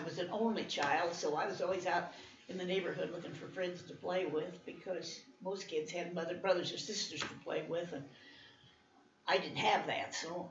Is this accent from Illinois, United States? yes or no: yes; Alton, Illinois, United States; born there; I was born in Alton, Illinois, on February the 13th, 1932, and I was born at home